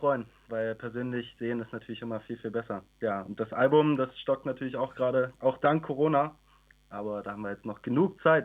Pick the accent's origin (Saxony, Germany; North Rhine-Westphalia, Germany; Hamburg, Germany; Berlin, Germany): Saxony, Germany; Dresden; Ich komme tatsächlich aus Dresden